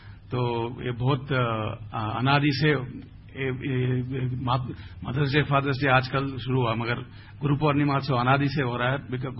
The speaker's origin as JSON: {"language": "Hindi", "region": "South India", "country": "India", "second_language": "Hindi"}